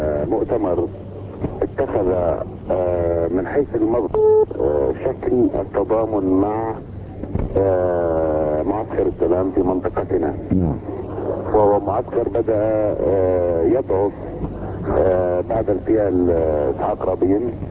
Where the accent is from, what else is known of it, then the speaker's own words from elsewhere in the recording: Palestine; بالنسبة لنا نحن كفلسطينيين ننظر للأمر بنظرة شمولية أكثر